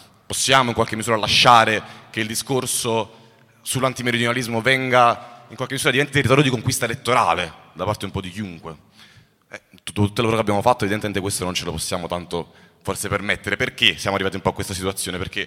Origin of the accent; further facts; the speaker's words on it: Southern Italy, Italy; Un sistema che si materializza quando veniamo discriminati anche per il nostro accento, per la nostra identità, ma che anche a livello materiale antimeridionalismo l'abbiamo definito come quella violenza sistemica che nei nostri territori subiamo come persone meridionali